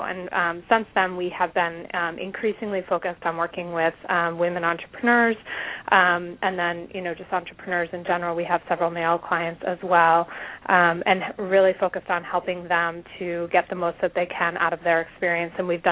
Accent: Philadelphia, Pennsylvania, United States; I grew up around Philadelphia, and I went to high school here for most of the time.

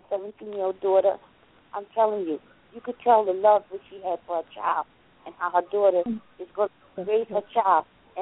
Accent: Ohio, United States; Yes, I'm from Ohio. How y'all doing?

